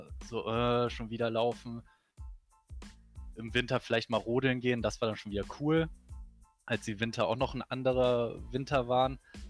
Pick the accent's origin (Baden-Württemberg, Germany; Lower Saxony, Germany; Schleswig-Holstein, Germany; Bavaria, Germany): Lower Saxony, Germany; Braunschweig; Genau, ich komme aus Braunschweig, bin auch gebürtiger Urbraunschweiger, daher gar nicht so weit weg vom Harz.